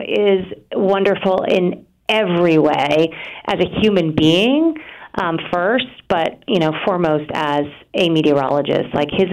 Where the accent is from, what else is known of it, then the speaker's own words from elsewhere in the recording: New England, United States; And I think, you know, growing up in New England, it helped to spark that interest too.